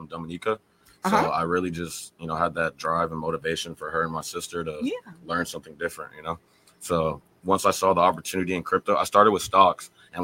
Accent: Houston, Texas, United States; I was born and raised here in Houston

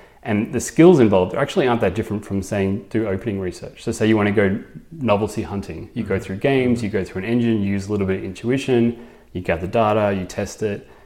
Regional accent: Australia; You know, as an Australian, it's just not a career option at all.

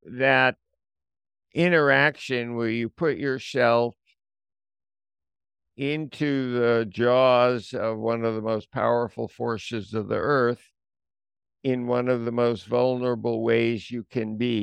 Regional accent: Brooklyn, New York, United States; We grew up in Brooklyn, New York.

